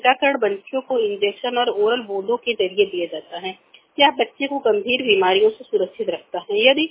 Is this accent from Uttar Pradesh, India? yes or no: yes; Gohania, Uttar Pradesh, India; मैं गोहनिया से हूँ। मेरा उम्र 40 साल है।